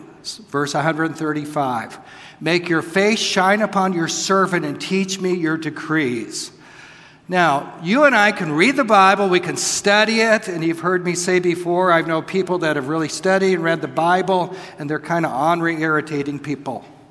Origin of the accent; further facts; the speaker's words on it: New Mexico, United States; If you're walking near where I grew up in New Mexico at a high altitude